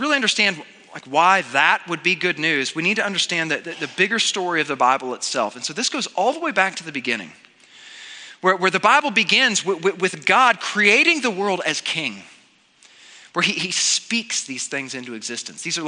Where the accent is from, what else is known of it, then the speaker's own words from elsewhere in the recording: Missouri, United States; now in Fort Worth, United States; So I grew up in Missouri, and the only time that you ever heard a weather siren, it meant get to the basement right away.